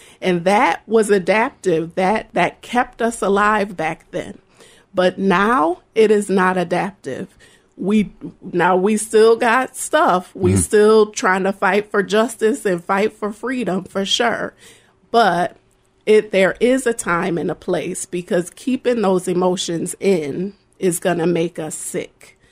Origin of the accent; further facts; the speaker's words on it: Rochester, New York, United States; So it's important that I'm born and raised in Rochester.